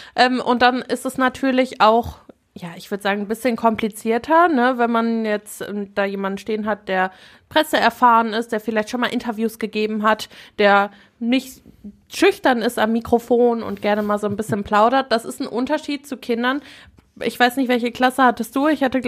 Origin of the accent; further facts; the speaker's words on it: Herne, North Rhine-Westphalia, Germany; Wir kommen nicht ursprünglich aus Essen, wir kommen aus Herne ursprünglich.